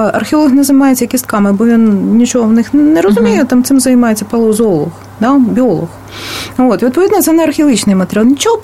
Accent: Kyiv, Ukraine; Я киянка, і мене надзвичайно цікавила київська старовина.

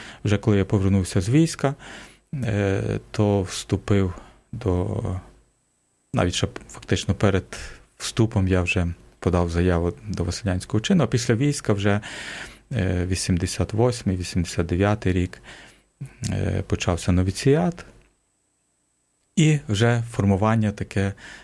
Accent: Yavoriv, Lviv Oblast, Ukraine; Я родом з Яворова Львівської області, і в нас був монастир сестер Василянок.

